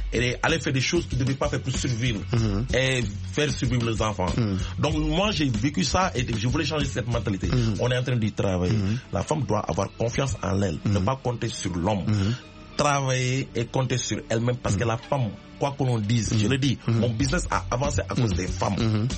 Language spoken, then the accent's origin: French; Senegal; chez moi, au Sénégal